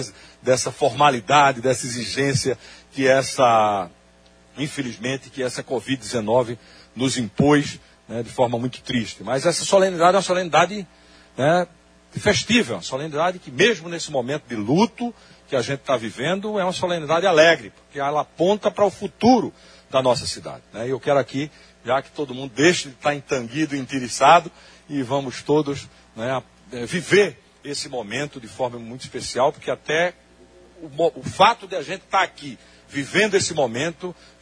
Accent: Maceió, Alagoas, Brazil; also born or lived in São Paulo; eu sempre nasci e vivi minha vida inteira em Maceió, numa capital, depois fui para São Paulo, né?

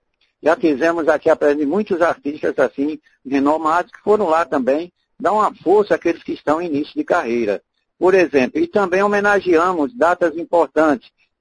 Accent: Floresta, Pernambuco, Brazil; now in Recife, Brazil; Eu sou de Floresta, nasci lá, vim para Recife já há algum tempo, cidadão de Recife

